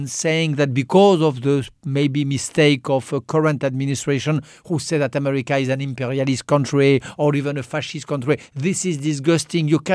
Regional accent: France; I don't like wine. I don't drink wine. I am so un-French.

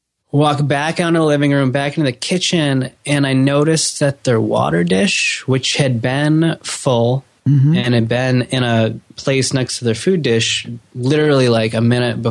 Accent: Rochester, New York, United States; I wasn't able to go back to my hometown, my home city, Rochester, New York, that year because I was just starting a new job.

